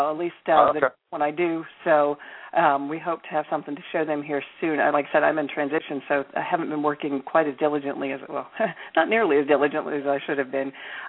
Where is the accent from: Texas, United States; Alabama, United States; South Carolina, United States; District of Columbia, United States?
District of Columbia, United States; Washington; I'm from Washington, D.C., and so, you know, we have spooks all over the place.